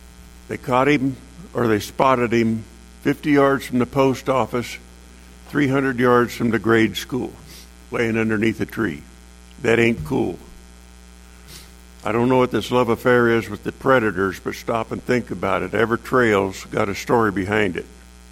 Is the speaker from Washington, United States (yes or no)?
yes; Ephrata, Washington, United States; born there; All right, ladies and gentlemen, I was born in Ephrata.